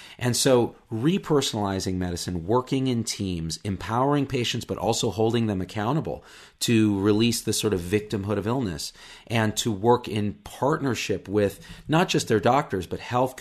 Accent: Clovis, United States; when I grew up in Clovis, I played guitar.

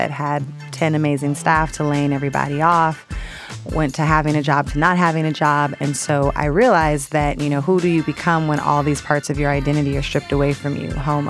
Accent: Oakland, California, United States; or they think I'm from another country. I'm like, I'm from East Oakland. This is where I'm from.

